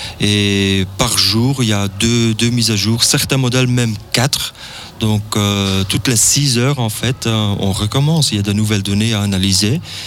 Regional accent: Belgium; je suis météorologue, je viens de la Belgique et je passe mes vacances ici au Pays d'en Haut.

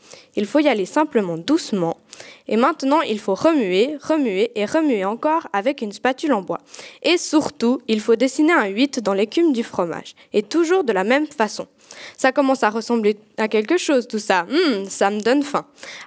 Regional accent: Fribourg, Switzerland; Et en tant que bonne fribourgeoise, je dirais même plus, en tant que bonne gruyérienne

